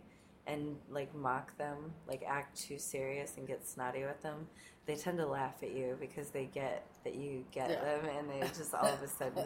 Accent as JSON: {"language": "English", "region": "Wisconsin", "country": "United States", "also_born_or_lived": "Philadelphia / New Orleans / Los Angeles", "lives_now": "New York, United States", "said": "No, I came from Philadelphia. I'm originally from Wisconsin, though."}